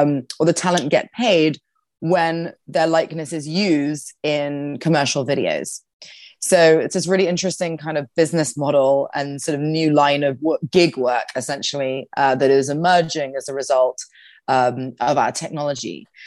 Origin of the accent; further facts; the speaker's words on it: South of England, United Kingdom; In the UK, the accents vary a lot. So I'm from the South.